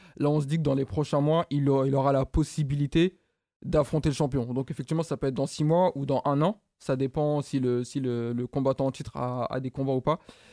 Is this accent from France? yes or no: yes; Épinay-sur-Seine, Île-de-France, France; j'ai grandi à Épinay-sur-Seine. Ça m'a fait super plaisir personnellement.